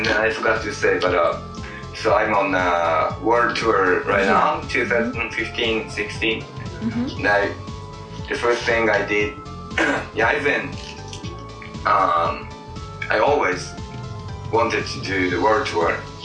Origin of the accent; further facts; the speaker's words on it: Gifu, Japan; born there; English is a second language; I was born in Gifu, Japan. Gifu is a beautiful city.